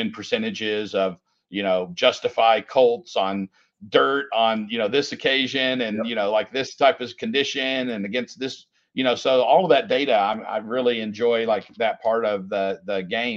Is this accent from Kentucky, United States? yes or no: yes; Kentucky, United States; Well, I'm from the local area here in Lexington, Kentucky. So I've been in Lexington for over 30 years. I grew up in a small town in Kentucky